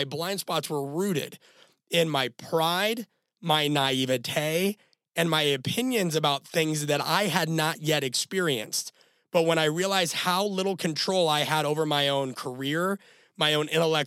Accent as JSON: {"language": "English", "town": "Omaha", "region": "Nebraska", "country": "United States", "said": "And I'm from Omaha, Nebraska. I still very much love the simple things."}